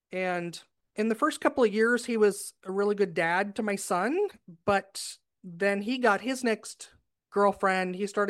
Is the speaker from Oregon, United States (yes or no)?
yes; Oregon, United States; And the small town that I grew up in Oregon, life goals were get married, get 5 acres and a double wide mobile home.